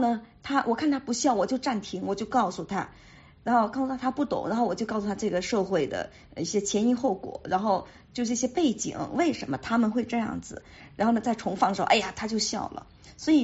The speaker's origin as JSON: {"language": "Chinese", "region": "Guangdong", "country": "China", "tie": "born or raised there", "said": "虽然我在广东长大"}